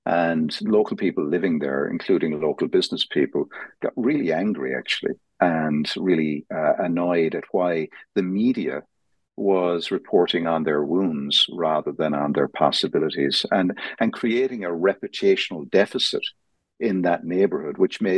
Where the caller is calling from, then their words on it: Dublin, Leinster, Ireland; I'm calling in from Dublin, Ireland